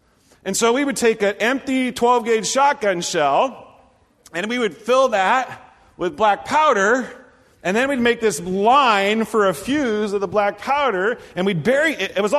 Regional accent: Nebraska, United States; I grew up in Nebraska, which happened to also be really close to Missouri, which had even looser firework states.

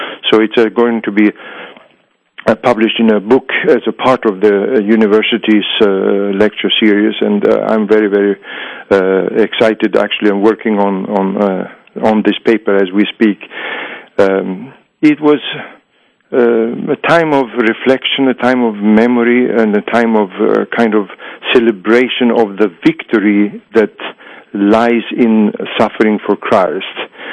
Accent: Bulgaria; it was a wonderful time for me in the 90s to visit my home country and eat the wonderful yogurt and the wonderful food that we have in the Balkan country of Bulgaria.

